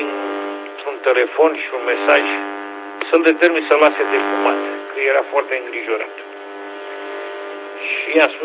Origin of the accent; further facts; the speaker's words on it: Bucharest, Romania; eu sunt bucureștean, în moldovenesc. Sunt de 15 ani